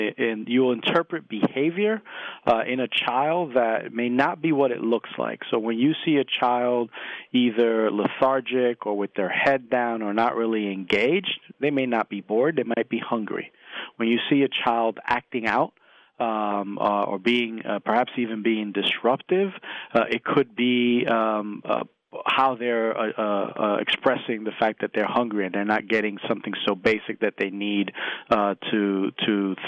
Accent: Bronx, New York, United States; I grew up in the South Bronx, and I saw the impact of hunger

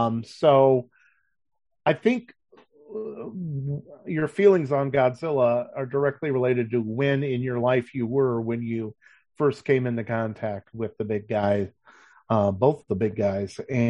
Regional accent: Florida, United States; I grew up in South Florida in the mid 70s. So picture me on my living room floor, about 7 years old, watching WCIX out of Miami

